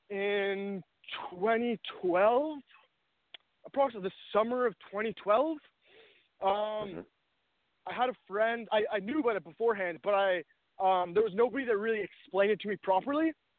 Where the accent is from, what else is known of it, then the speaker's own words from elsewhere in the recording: Toronto, Ontario, Canada; So I grew up in Toronto. I lived in the same house my whole life in Toronto. I went to McGill University in Montreal.